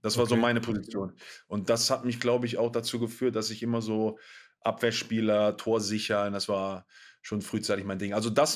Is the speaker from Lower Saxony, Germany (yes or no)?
yes; Pattensen, Lower Saxony, Germany; also born or lived in Hannover; Also Pattensen, ich bin in Hannover geboren, in Pattensen aufgewachsen, 10.000 Seelendorf ungefähr, halbe Stunde von Hannover entfernt.